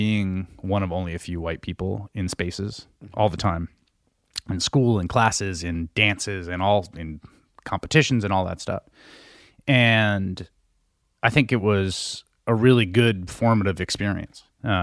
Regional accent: Bronx, New York, United States; I grew up in the Bronx in the 1980s. My dad was a community organizer, and my mom stayed home with us, and then she did arts and education. So I was like a middle class outer borough kid.

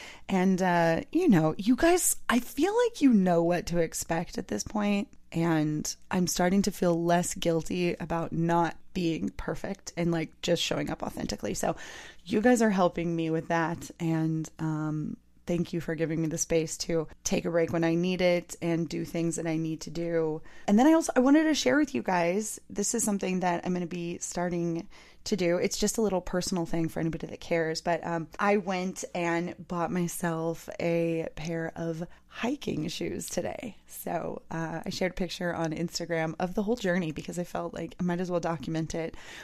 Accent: San Diego, California, United States; I am not from a military family. I'm from San Diego, though, and I have dated military people

